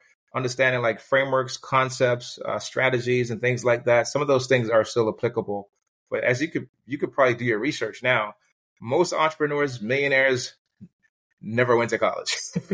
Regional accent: Jamaica; now in United States; When I came from Jamaica, that was the biggest thing that was taught in my household.

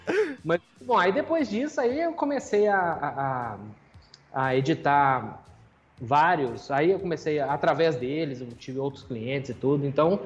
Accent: Belo Horizonte, Minas Gerais, Brazil; born there; Eu sou nascido em Minas Gerais, Belo Horizonte.

